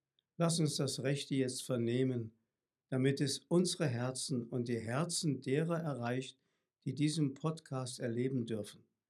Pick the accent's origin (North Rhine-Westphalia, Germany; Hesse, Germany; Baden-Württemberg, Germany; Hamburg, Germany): Hesse, Germany; Fulda; Ich komme aus dem Bistum Fulda und Fulda ist sogar mein Heimatort oder Schicksalsort gewesen oder geworden. Ich bin nämlich dort geboren.